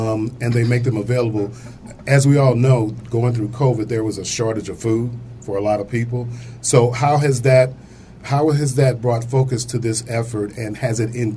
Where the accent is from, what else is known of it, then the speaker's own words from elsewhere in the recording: Midwest, United States; I'm a little leery sometimes because I come from the Midwest, and when I go home, it's interesting to me.